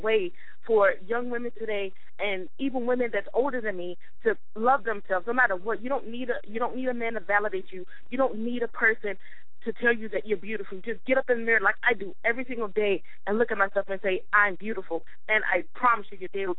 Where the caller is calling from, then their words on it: Atlanta, Georgia, United States; I'm calling from Atlanta, GA.